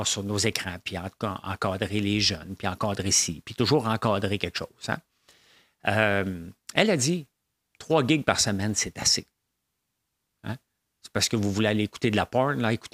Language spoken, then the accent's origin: French; Laval, Quebec, Canada; Je ne viens pas du Sud, moi. Je viens du Nord. Je viens de Laval, Pont-Vieux-Laval. C'est là que je viens.